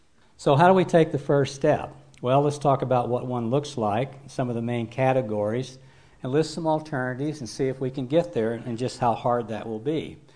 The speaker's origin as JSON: {"language": "English", "region": "the Ozarks", "country": "United States", "tie": "born or raised there", "said": "I was raised in the Ozarks, and we never talked about consuming and things like that."}